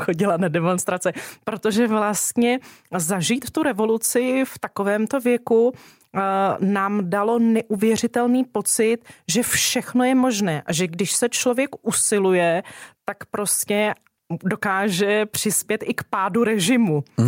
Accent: Prague, Czechia; já jsem z Prahy, což je skoro výjimka. Největší poklona, kterou jsem kdy dostala, že na to, že jsem Pražanda, tak nejsem až tak strašná, ale jsem hrdá holka z Prahy. Dětství, jsem Husákovo dítě.

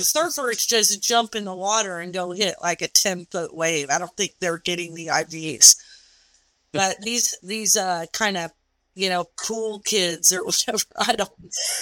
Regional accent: Reno, Nevada, United States; now in San Diego, United States; So, because we're not true San Diegans. I mean, we're from Reno, you know, right.

